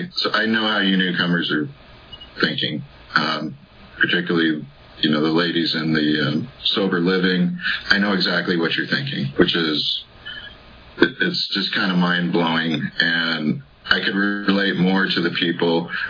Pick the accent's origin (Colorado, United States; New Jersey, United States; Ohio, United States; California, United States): California, United States; So I was raised in Orange County. That's why I was in Fullerton.